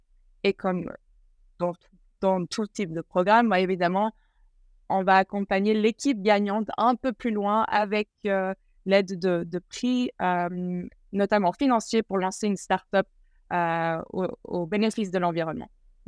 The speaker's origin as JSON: {"language": "French", "country": "Switzerland", "tie": "born there", "said": "je suis née en Suisse, aujourd'hui j'ai 31 ans"}